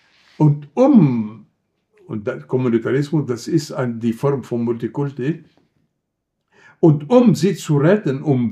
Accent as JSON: {"language": "German", "country": "Lebanon", "said": "Ich komme aus dem Libanon und weiß, dass diese Verschiedenheit, solange ein gemeinsamer Nenner nicht vorhanden ist, dann gibt es einen Konflikt."}